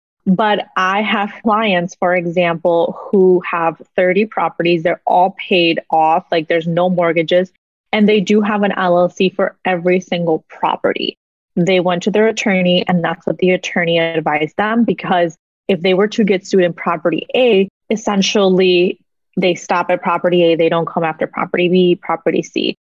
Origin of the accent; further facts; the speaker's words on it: Mexico; English is a second language; now in United States; I think I was born and raised in Mexico. So coming here and living the American dream is something that I don't ever forget